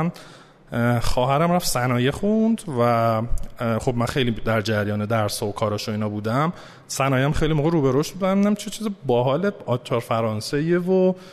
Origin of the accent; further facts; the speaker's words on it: Tehran, Tehran Province, Iran; من متولد اسفند 60 تهران و مثل خودت خب مدرسه در راهنمایی دبیرستان علامه حلی بودم.